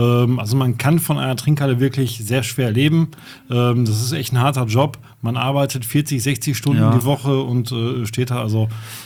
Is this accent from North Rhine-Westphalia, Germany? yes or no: yes; Bottrop, North Rhine-Westphalia, Germany; now in Oberhausen, Germany; Ich bin in Bottrop aufgewachsen und seit 4 Jahren wohne ich in Oberhausen.